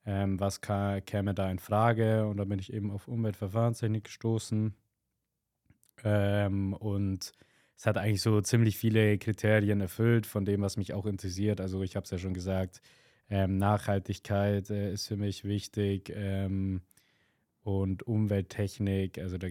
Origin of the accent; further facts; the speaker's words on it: Steppach, Bavaria, Germany; ich bin 23 und komme aus Steppach, also bei Neusis, so eine halbe Stunde von der Uni entfernt.